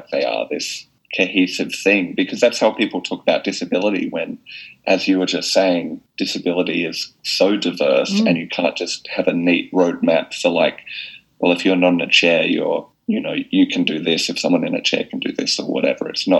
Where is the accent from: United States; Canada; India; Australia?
Australia; Perth, Western Australia